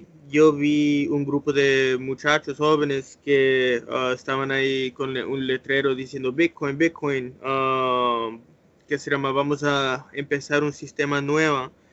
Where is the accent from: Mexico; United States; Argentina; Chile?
United States; born there; Pues sí, soy nacido aquí en los Estados Unidos. Mi mamá es colombiana, mi papá es colombiano.